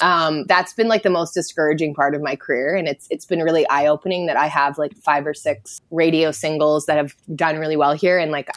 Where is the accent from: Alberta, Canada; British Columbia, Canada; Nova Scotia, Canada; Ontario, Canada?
Alberta, Canada; how many people I would say I'm from Alberta and they'd be like, oh, Banff.